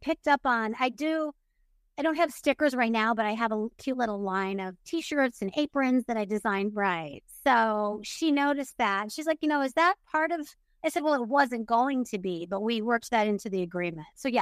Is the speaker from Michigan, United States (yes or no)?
yes; Michigan, United States; now in Florida, United States; I am originally from Michigan. I am here in Florida.